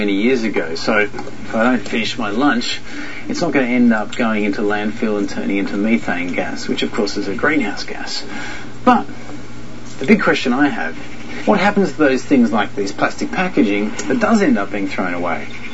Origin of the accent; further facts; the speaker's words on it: Australia; I can't believe I'm saying this, because I think we come from Australia where most things are buried